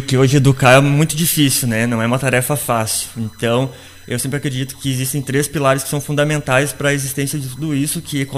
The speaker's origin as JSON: {"language": "Portuguese", "town": "Iraí", "region": "Rio Grande do Sul", "country": "Brazil", "tie": "born or raised there", "said": "tenho 31 anos, sou natural aqui de Iraí mesmo, né? Ali do bairro Engarrafamento, que agora é o bairro Vila Nova."}